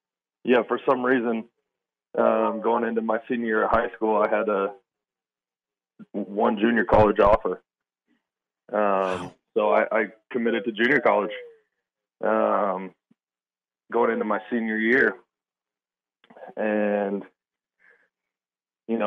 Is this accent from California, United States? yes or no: no; Mesa, Arizona, United States; I grew up in Mesa, Arizona. Went to school out there, kind of bounced around a few different universities for college.